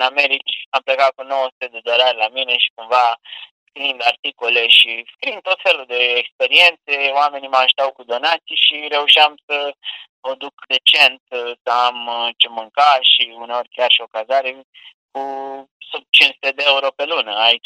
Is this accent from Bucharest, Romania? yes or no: no; Piatra Neamț, Neamț County, Romania; eu sunt originar din Piatra Neamț